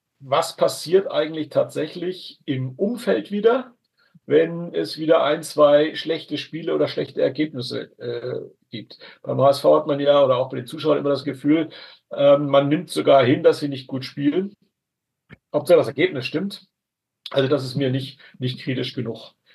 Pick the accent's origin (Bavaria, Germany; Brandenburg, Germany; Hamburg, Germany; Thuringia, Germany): Hamburg, Germany; Ich hoffe es, ich bin ja Hamburger